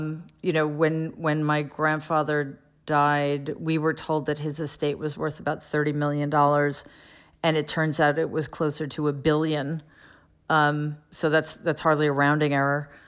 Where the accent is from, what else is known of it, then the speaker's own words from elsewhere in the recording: Queens, New York, United States; I grew up in Jamaica, so we didn't, I had the...